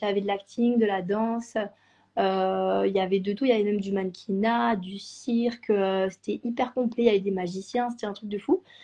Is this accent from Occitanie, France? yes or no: yes; Toulouse, Occitanie, France; je suis toulousaine.